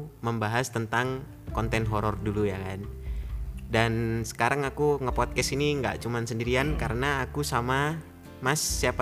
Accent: Medan, North Sumatra, Indonesia; soalnya kan aku dari Medan.

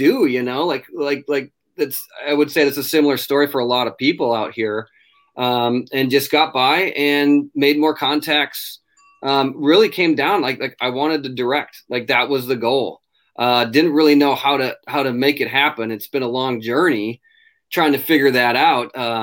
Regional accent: Minnesota, United States; Well, I'm originally from Minnesota.

